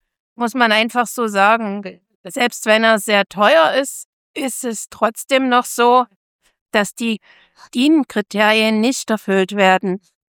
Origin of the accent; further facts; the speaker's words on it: Dresden, Saxony, Germany; born there; gebürtige Dresdnerin